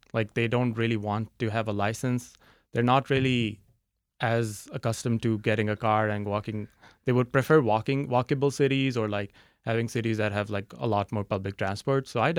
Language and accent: English; Lahore, Punjab, Pakistan; moved away as an adult; now in Rochester, United States; So I grew up in Lahore, Pakistan. I stayed in that city my entire high school, my middle school, my primary. I was there the whole time.